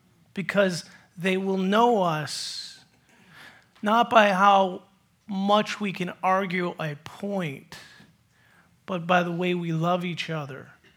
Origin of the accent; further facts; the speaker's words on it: New York, United States; I grew up in New York, she grew up in Mobile, Alabama.